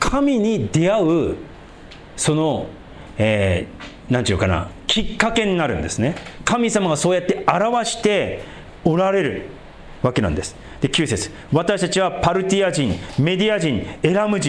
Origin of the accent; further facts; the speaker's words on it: Sendai, Miyagi, Japan; あ俺は仙台出身だから、まあでも仙台そんなきつくないけどね